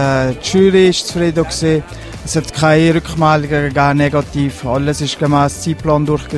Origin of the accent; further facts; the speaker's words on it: Erschmatt, Valais, Switzerland; Weil ich als gebürtiger Erschmatter, für mich ist das im eigenen Dorf mit Abstand das Coolste